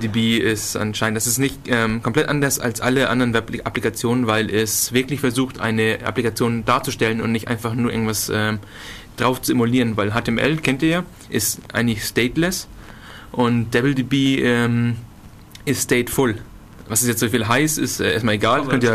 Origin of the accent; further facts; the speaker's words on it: Northern Germany, Germany; accent: North German; Entschuldigung, ich komme halt aus dem Norden. Da haben wir halt andere Namen.